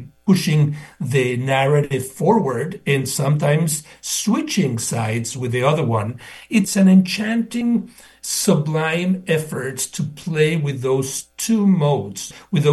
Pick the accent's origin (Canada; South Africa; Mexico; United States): Mexico; Mexico City; moved away; I am an immigrant, born and raised in Mexico, specifically in the southern part of Mexico City, who came of age in the 60s and early 70s